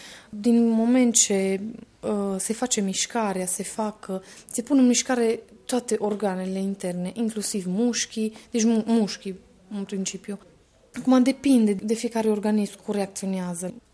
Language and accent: Romanian; Sibiu County, Romania; Nu sunt din Cluj, sunt din județul Sibiu.